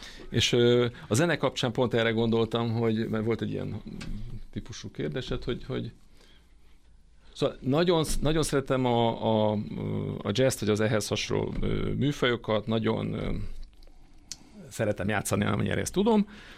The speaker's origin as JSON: {"language": "Hungarian", "town": "Tata", "region": "Komárom-Esztergom", "country": "Hungary", "said": "én tatai vagyok egyébként, és Tatabányára jártam gimnáziumba"}